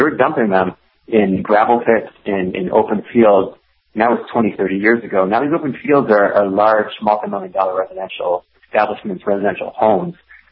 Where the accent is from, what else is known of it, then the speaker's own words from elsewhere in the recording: Detroit, Michigan, United States; I grew up in Metro Detroit, and I come from two generations of auto workers.